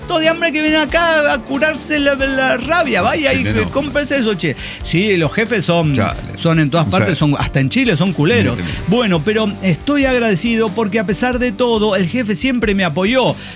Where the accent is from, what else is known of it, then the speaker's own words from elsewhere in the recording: Colombia; inclusive siendo colombiano